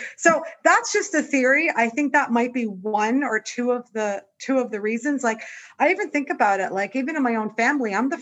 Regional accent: Canada; now in United States; I'm Canadian. I'm here on a green card.

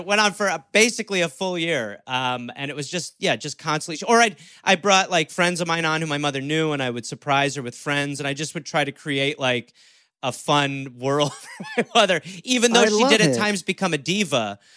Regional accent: United Kingdom; I realized that I am English because it is alcohol.

